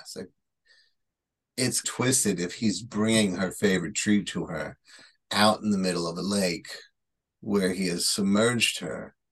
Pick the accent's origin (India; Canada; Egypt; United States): United States; Bronx, New York; accent: Bronx; Because the transcription really couldn't understand my Bronx accent.